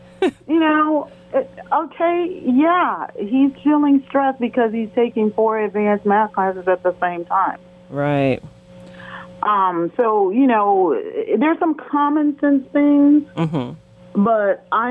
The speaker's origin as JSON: {"language": "English", "region": "Midwest", "country": "United States", "said": "I mean, being a Midwesterner myself"}